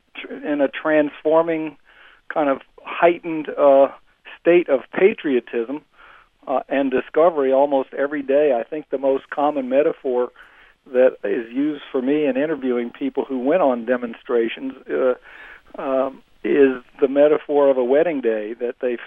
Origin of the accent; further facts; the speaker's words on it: the South, United States; when I was a teenager growing up in the South in the 50s and 60s